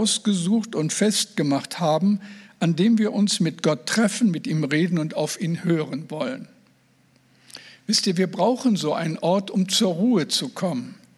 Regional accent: Moers, North Rhine-Westphalia, Germany; born there; ich bin ja kein Nordlicht, ich bin im Ruhrgebiet, am Rande des Ruhrgebiets geboren, in Moers am Niederrhein.

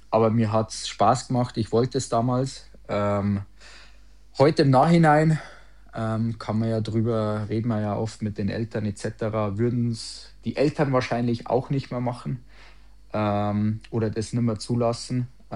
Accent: Geisenhausen, Bavaria, Germany; also born or lived in Landshut; ich bin genau 98 geboren in Landshut, aber mein Heimatort ist ein bisschen außerhalb von Landshut, das ist Geisenhausen, circa 20 Minuten weg.

